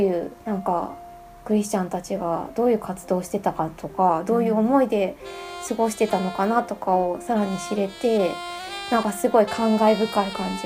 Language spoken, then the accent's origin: Japanese; Kansai, Japan; なんか私関西出身だから、